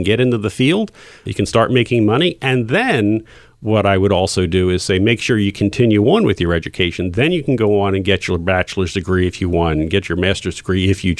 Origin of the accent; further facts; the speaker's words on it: Philadelphia, Pennsylvania, United States; my goal would be still headquartered here in Philadelphia. I love Philadelphia. It's my hometown.